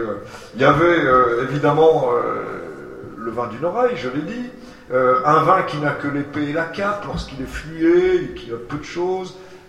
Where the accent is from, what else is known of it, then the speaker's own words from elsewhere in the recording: Vichy, Auvergne-Rhône-Alpes, France; Mon enfance s'est très mal passée, puisque j'ai passé mon enfance à Vichy.